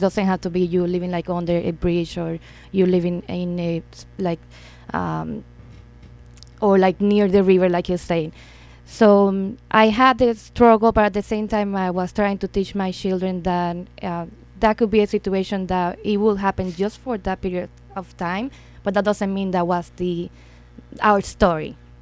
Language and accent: English; Dominican Republic; moved away as an adult; I came from the Dominican Republic in 2011 with my daughter in my belly.